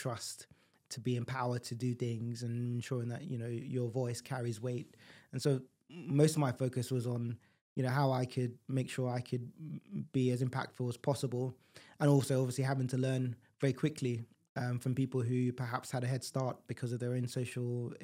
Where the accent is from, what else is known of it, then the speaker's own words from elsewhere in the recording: London, United Kingdom; my earliest memories are of living in East Dulwich in South London in a council estate.